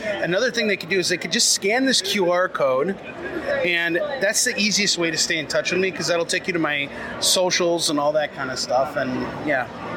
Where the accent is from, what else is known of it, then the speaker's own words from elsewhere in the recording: Chicago, Illinois, United States; No, I'm from Chicago, but kind of these parts.